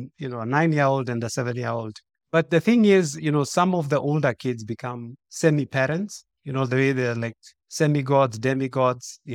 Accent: Nairobi, Kenya; So I was born and raised in Nairobi, which is the capital city of Kenya. And I grew up in a place called Westlands, went to school in a place called Kileleshwa. I come from a very big family

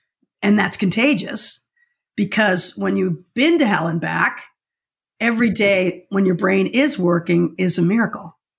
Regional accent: Massachusetts, United States; I'm in from Massachusetts.

